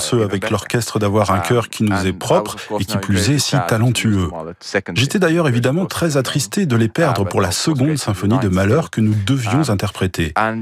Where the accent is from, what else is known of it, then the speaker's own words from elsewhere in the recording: Finland; c'est d'ailleurs un concert chez moi, en Finlande.